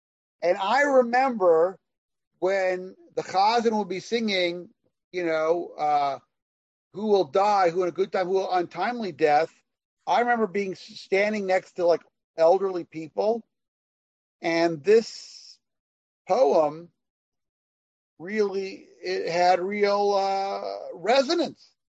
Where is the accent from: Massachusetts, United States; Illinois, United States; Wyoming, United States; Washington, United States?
Washington, United States; Seattle; So I grew up in Seattle, Washington.